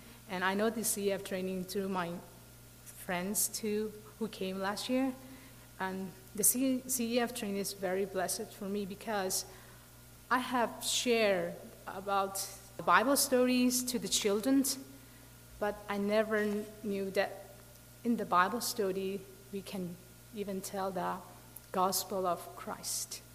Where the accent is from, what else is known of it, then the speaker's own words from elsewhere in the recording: Myanmar; I'm from Myanmar, and known as Burma.